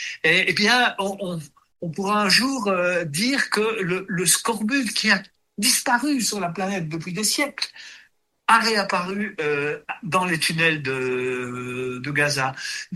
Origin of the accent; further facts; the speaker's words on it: Belgium; moi, en tant que Belge, je ne souhaite pas qu'ils viennent en Belgique et en Europe.